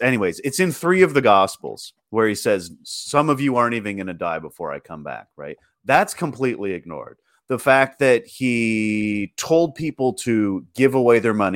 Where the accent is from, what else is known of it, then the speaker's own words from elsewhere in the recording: Canada; Yeah, because I'm Canadian and I'm polite.